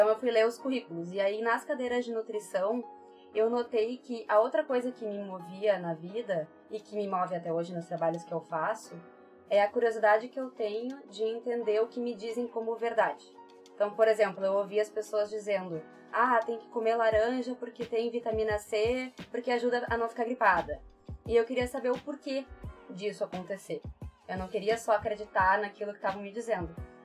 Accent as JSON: {"language": "Portuguese", "town": "Porto Alegre", "region": "Rio Grande do Sul", "country": "Brazil", "tie": "born or raised there", "said": "resumidamente, eu sou de Porto Alegre, sempre fui de Porto Alegre."}